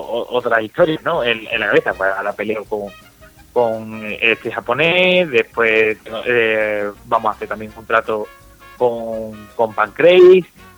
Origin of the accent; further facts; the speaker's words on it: Spain; Yo soy español de a pie, que tengo que trabajar, que soy autónomo